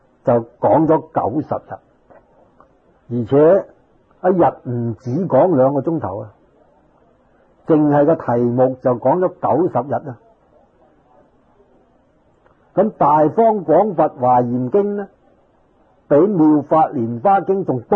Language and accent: Chinese; China; 我们中国人喜欢简单